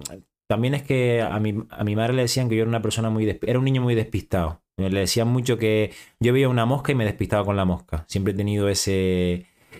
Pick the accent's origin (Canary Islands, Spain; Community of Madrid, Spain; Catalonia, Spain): Canary Islands, Spain; Adeje; Bueno, pues yo soy de Adeje, nací en Fañabé, en un pueblito de Adeje, y fui al cole de ahí, un cole pequeñito, de pueblo